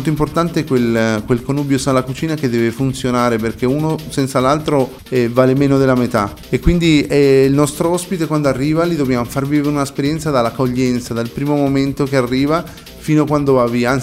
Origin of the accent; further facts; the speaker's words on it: Colombia; Italian is a second language; perché io, essendo colombiano, si poteva pensare che avevo la moglie colombiana